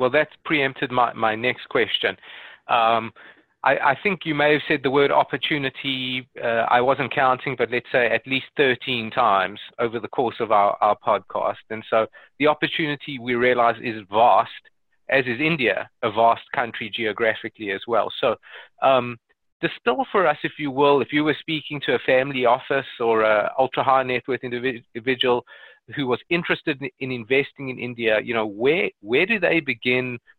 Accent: South Africa; Again, you know, I come from South Africa.

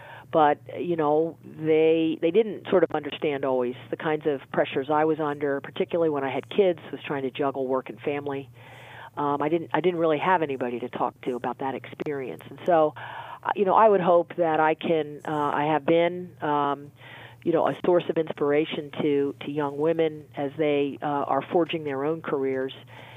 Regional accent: New Jersey, United States; I mean, the posters in my bedroom when I was growing up in New Jersey were of men's athletes.

